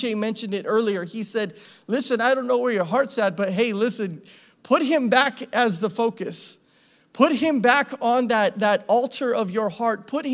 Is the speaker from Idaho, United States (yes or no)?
yes; Idaho, United States; When I grew up in Idaho, we used to have forest fires every summer.